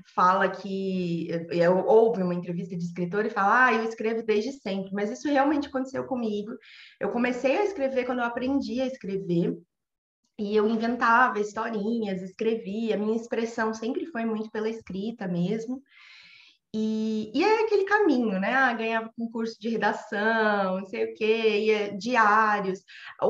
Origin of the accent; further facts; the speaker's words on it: Santa Catarina, Brazil; now in São Paulo, Brazil; E aí eu moro em São Paulo, sou de Santa Catarina, moro em São Paulo há 11 anos já